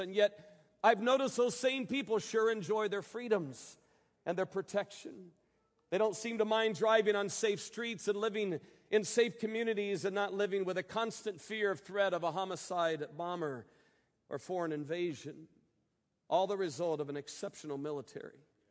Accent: United States; So as an American in my earthly citizenship, I am proud to be an American.

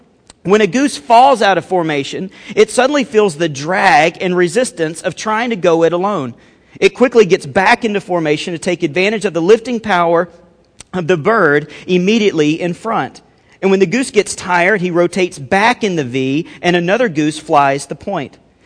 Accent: Alabama, United States; I'm from Alabama. That makes me feel good.

